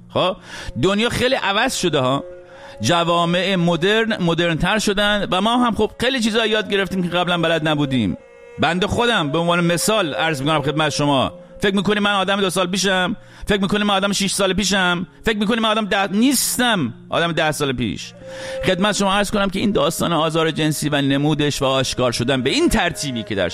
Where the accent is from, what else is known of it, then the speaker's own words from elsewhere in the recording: Iran; بنده به عنوان یک ایرانی